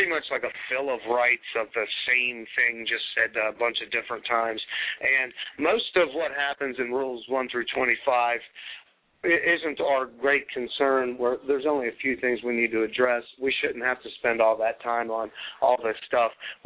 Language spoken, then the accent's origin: English; the South, United States; I'm from the South, so, that's why I say this.